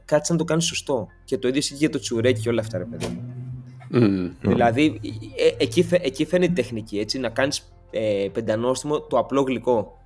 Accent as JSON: {"language": "Greek", "country": "Greece", "said": "Το λέω και εγώ που είμαι από την Ελλάδα"}